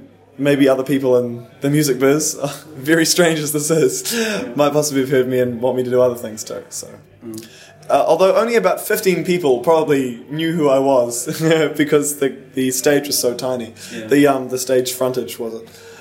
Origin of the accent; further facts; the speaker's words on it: New Zealand; now in London, United Kingdom; I'm from New Zealand. I'm 21 and I've been playing violin for 18 years.